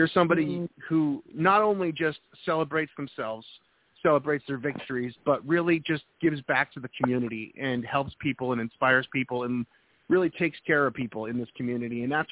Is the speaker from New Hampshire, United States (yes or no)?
yes; New Hampshire, United States; I'm originally from New England, New Hampshire.